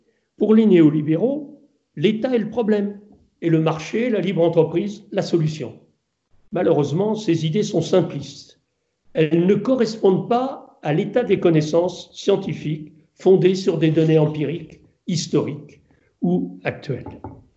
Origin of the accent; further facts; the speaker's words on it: Brittany, France; L'une des dernières entreprises fabriquant des masques existant en France était dans mon pays natal, dans les Côtes-d'Armor, près de Saint-Brieuc.